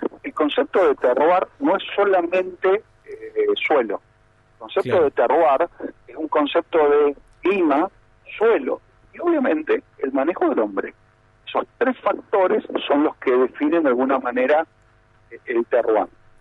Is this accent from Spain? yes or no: no; Mendoza, Argentina; Seguramente se debe notar en mi acento. Nací en Mendoza, me formé en Mendoza